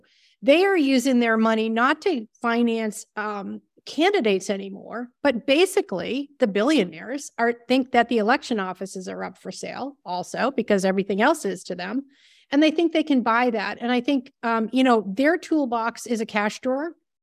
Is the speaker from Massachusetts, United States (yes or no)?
yes; Massachusetts, United States; I grew up in Massachusetts. They made me leave when they found out I was a conservative, but I kind of cut my teeth when I was a kid.